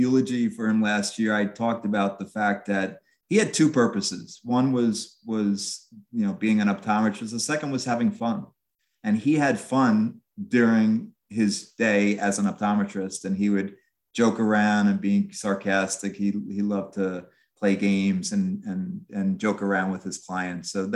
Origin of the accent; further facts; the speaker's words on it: New York, United States; despite the fact that I grew up on Long Island, I was a big New York Yankee fan.